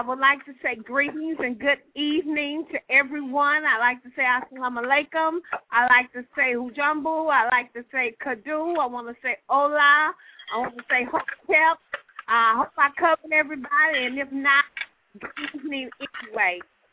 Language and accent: English; Houston, Texas, United States; He's in my hometown right now, cutting up, but he's running H-Town.